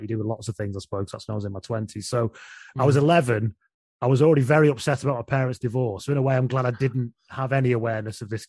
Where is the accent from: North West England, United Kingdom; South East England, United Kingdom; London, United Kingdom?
North West England, United Kingdom; Leigh; I grew up in Lee in Lancashire and everything was rugby league, basically.